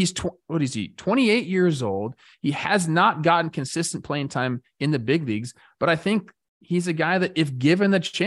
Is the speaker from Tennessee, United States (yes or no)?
no; Los Angeles, California, United States; Obviously, I'm from Los Angeles.